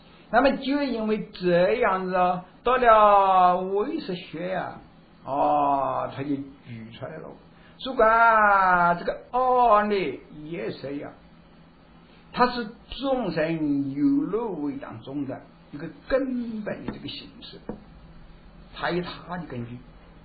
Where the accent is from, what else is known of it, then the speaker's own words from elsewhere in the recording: China; 我们中国人说啊，叫逐鹿，这个鹿啊，就是树林里面的那个鹿啊。